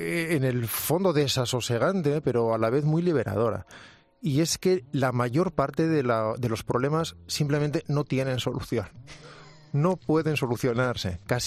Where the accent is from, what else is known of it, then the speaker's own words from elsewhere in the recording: Galicia, Spain; born there; Nací en Galicia por empeño materno. Es una cosa muy gallega esa. Mi madre era gallega, en ese momento no vivía allí y fue exclusivamente a dar a luz a Galicia para asegurarse de que yo fuera gallego.